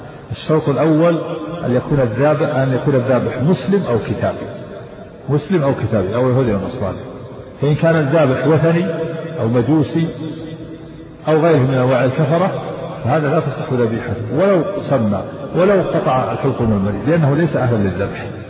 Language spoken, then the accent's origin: Arabic; Egypt; تجمعون الأسئلة اللي تأتي إن شاء الله ونجيب عليها عندنا في مصر هناك.